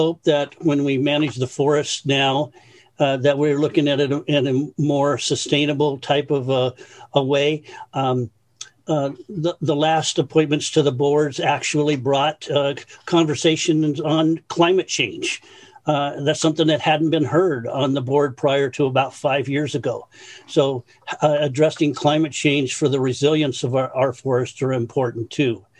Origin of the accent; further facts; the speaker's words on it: Corbett, Oregon, United States; from Corbett, Oregon, speaking on agenda number one.